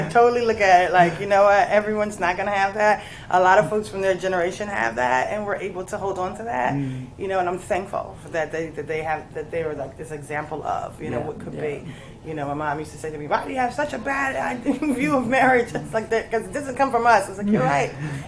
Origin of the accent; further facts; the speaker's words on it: Willingboro, New Jersey, United States; So we were three girls growing up in Willingboro, New Jersey, which at the time, in the 70s, was majority white.